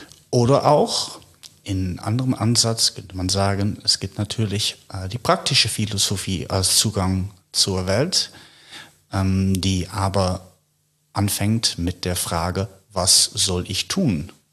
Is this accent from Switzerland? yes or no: no; Netherlands; also born or lived in United States / Paris; now in Berlin, Germany; Ich stamme aus den Niederlanden